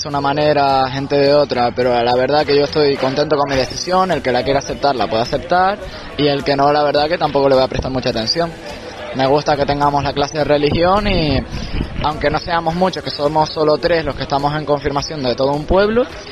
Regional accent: Canary Islands, Spain; tengo 15 años, pues eso, vengo desde La Gomera

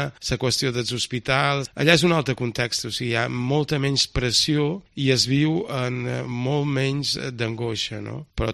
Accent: Caló, Catalonia, Spain; quan jo era petit a Caló sortíem amb una rodiola a demanar.

